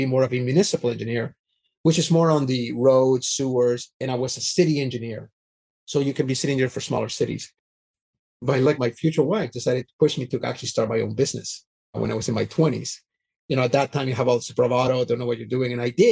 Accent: Canada; So I grew up in Canada, so I'm Canadian.

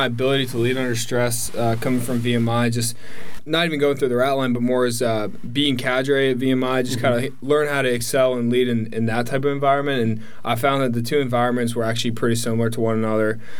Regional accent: Barre, Massachusetts, United States; I'm from Barre, Massachusetts

